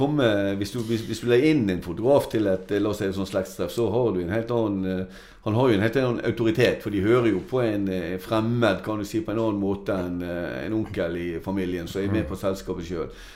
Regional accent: Alversund, Vestland, Norway; så er jo jeg lokal, født og oppvokst i Alversund i 1961, og har bodd der i alle de 57 årene siden den tid, sant? Mm. Det blir 58 år nå til sommeren.

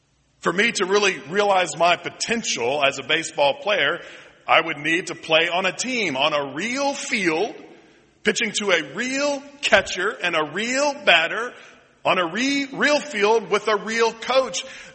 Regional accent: Atlanta, Georgia, United States; But growing up in Atlanta, I was a Braves fan.

